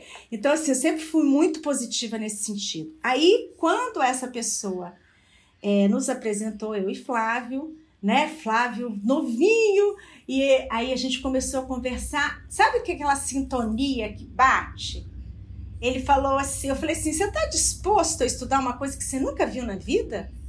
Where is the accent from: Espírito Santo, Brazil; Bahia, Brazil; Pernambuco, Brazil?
Espírito Santo, Brazil; ele é de São Paulo, eu sou do Espírito Santo